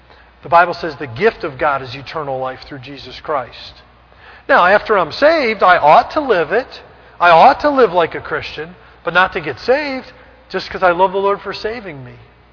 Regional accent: Philadelphia, Pennsylvania, United States; I'm from Philadelphia, I say orange, you know.

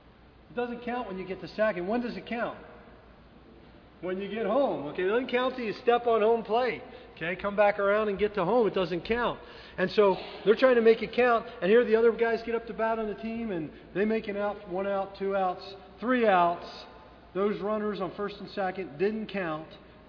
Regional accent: Detroit, Michigan, United States; Now, I came from Detroit, that's right. So I became a Tiger fan while I was up there.

